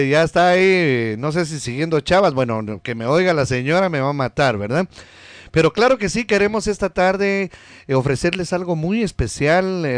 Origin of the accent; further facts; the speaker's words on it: Guatemala; now in United States; cuando vine de Guatemala para los Estados Unidos